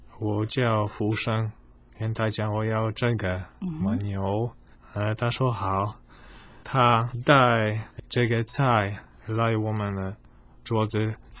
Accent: Poland; first language Polish; Chinese is a second language; 因为我们波兰话都没有声调，

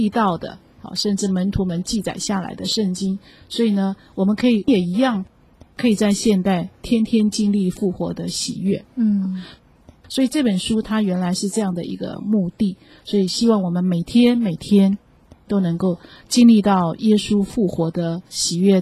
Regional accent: China; 我们中国人也这么说

